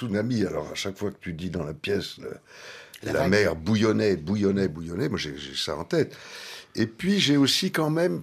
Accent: Normandy, France; viens d'une région où il y a des falaises, comme en Angleterre, qu'il est question de falaises qui s'effondrent et qu'il y a plusieurs centrales nucléaires dans ma région d'origine, dans le pays de Caux.

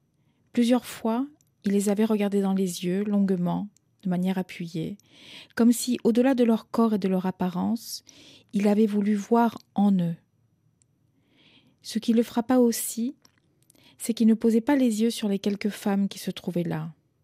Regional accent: Argentina; also born or lived in Havana, Cuba; Je suis née à La Havane, ça je le sais. Sous quelle identité, je ne sais pas, je l'ignore. Je suis arrivée en Argentine très très tôt et j'ai été inscrite comme étant née en Argentine.

